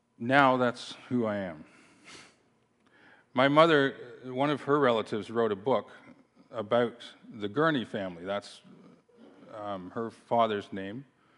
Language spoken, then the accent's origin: English; Canada; born there; also born or lived in South Africa; I was born in Canada, but we lived in South Africa for a number of years, and because my parents were born there